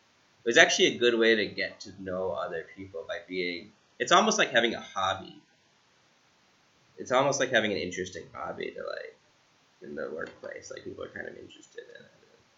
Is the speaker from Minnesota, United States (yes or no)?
no; Ithaca, New York, United States; I go back to my hometown where I grew up, right? So from 0 to 18 years. I was in Ithaca. And my house is gone, right?